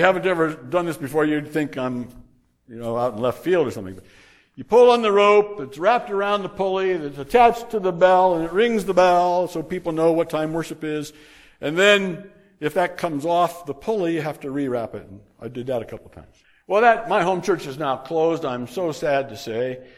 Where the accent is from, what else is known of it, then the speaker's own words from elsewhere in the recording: Columbus Grove, Ohio, United States; when I was the church custodian of the small congregation, small church in my hometown in Columbus Grove, Ohio.